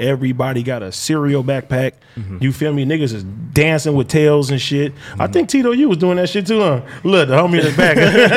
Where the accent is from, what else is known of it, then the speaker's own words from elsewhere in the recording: Compton, California, United States; Richmond is like Compton for me, bro. I'm from Compton.